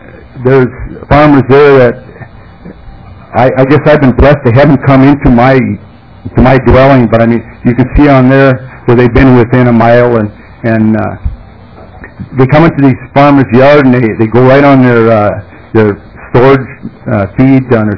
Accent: Lancaster, Minnesota, United States; I'm from Lancaster, Minnesota. I come over 400 miles for this. I give you an idea. I live about a mile from the Canadian border and about 20 miles from the North Dakota border.

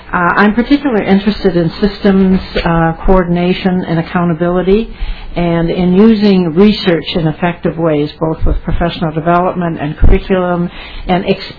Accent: Benson, Minnesota, United States; I grew up in West Central Minnesota, a small town, Benson, Minnesota.

